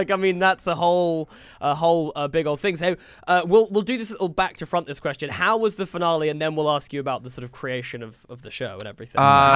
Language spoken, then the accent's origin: English; United Kingdom; I feel like as a British person, I do quite a subdued